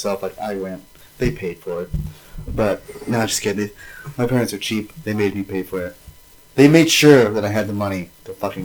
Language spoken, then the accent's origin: English; Winnemucca, Nevada, United States; We're from Winnemucca. We've been to hundreds of quinceañeras.